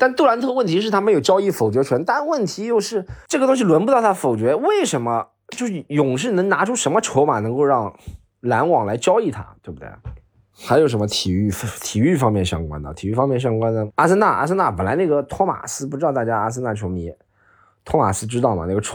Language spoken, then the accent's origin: Chinese; Shanghai, China; born there; 我小时候大家也知道我出生在杨浦区的棚户区里